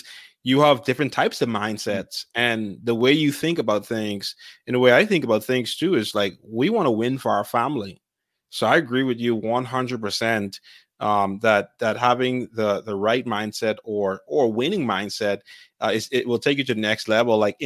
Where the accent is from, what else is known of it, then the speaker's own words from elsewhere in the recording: Bahamas; I grew up in the Bahamas.